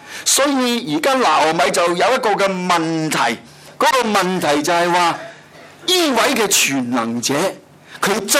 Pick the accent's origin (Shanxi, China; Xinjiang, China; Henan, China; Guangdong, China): Guangdong, China; 是用我们广东人所说，就是苦过弟弟了